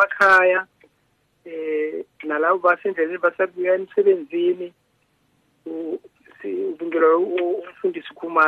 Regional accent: Mabuluka, North West, South Africa; also born or lived in Johannesburg; I was born in Joburg and raised mostly in a village called Mabuluka in the Northwest. That's where I went to school.

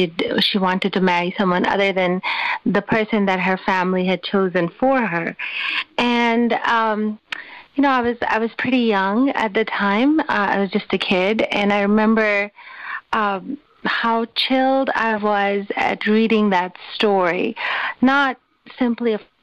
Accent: Karachi, Sindh, Pakistan; When I was growing up, I grew up in Karachi in Pakistan

